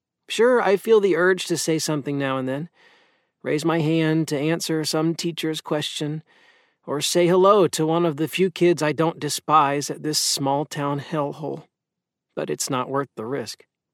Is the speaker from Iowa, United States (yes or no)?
yes; Finch, Iowa, United States; which is located an hour from my hometown of Finch, Iowa. Population, a handful.